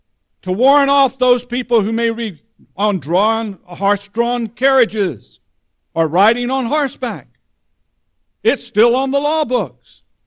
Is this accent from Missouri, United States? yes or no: no; Texas, United States; I know as a Texan, it's hard for me to believe that I'm not more right than anybody else.